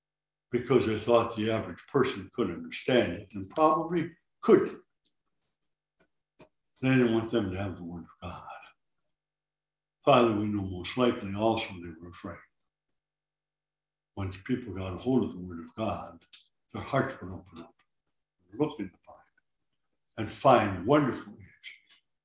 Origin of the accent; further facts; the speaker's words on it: Colombia; now in United States; And I found out after I came over from Columbia that some of the, we had a group called the Knights of the Mystics.